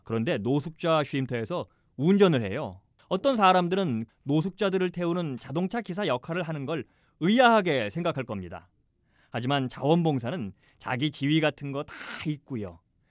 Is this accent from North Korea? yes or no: no; United States; 제가 큰 부자는 아니지만 미국에서 태어나고 자라면서 좋은 것들을 충분히 누리면서 살았으니까